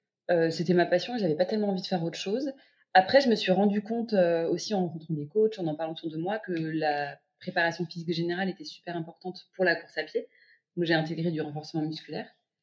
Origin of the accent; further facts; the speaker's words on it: Paris, Île-de-France, France; je suis une Parisienne de 32 ans